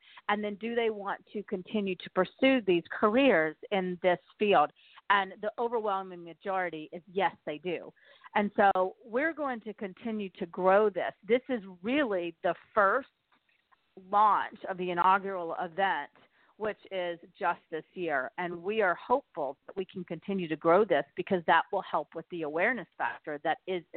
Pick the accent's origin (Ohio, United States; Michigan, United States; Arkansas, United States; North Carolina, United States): Michigan, United States; Detroit; When you go to China and you talk to them about, hey, we're from Detroit, we're from Michigan, oh, yeah, clearly, automotive.